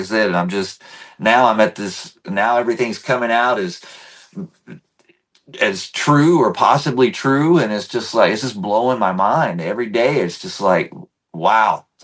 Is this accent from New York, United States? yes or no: no; North Carolina, United States; You know, I'm from North Carolina, where there was a church on every corner.